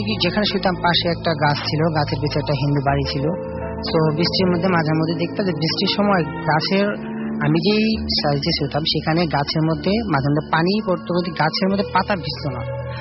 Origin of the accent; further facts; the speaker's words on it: Dhaka, Dhaka Division, Bangladesh; ওয়ারি থেকে এসে ওল্ড ঢাকা।